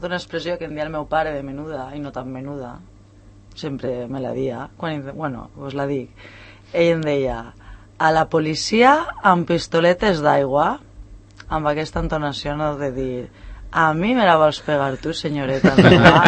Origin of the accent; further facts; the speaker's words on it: Oliva, Valencian Community, Spain; Al meu poble, a València, a Oliva